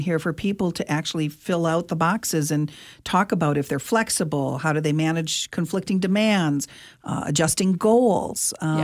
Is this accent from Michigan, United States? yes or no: yes; Ann Arbor, Michigan, United States; I'm afraid I was one of those people who, at the time when I was graduating from Ann Arbor Huron High School in 1979, I wanted to go to Michigan.